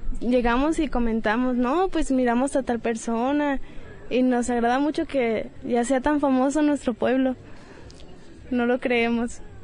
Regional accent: Temaca, Jalisco, Mexico; que mis nietos conozcan mi pueblo, mis raíces, la casa donde crecí

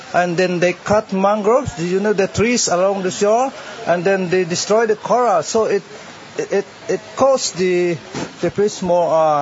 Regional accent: Philippines; English is a second language; I come from Philippines.

